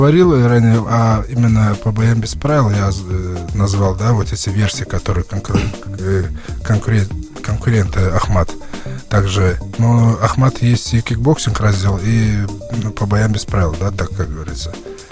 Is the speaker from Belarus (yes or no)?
yes; Belarus; Вот, я вырос в Беларуси, вот, выступал за Беларусь на чемпионатах мира и Европы.